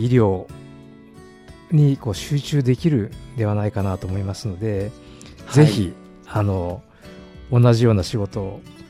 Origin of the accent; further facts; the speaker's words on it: Seto Inland Sea area, Japan; 私も瀬戸内の出身なんでね